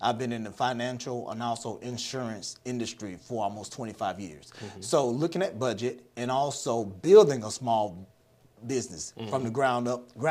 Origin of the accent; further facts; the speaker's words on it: Indianola, Mississippi, United States; Well, I'm a lifetime Mississippian, born and raised in Indianola, Mississippi.